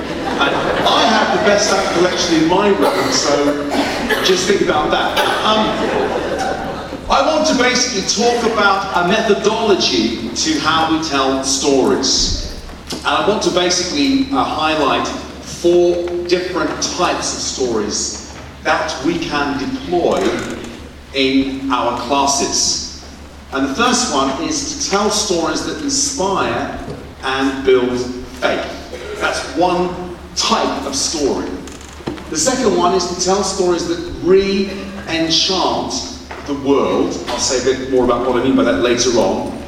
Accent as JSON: {"language": "English", "region": "East of England", "country": "United Kingdom", "said": "I'm English, I apologize for that. But I am actually from Hertfordshire, which is a very small county in the south of England."}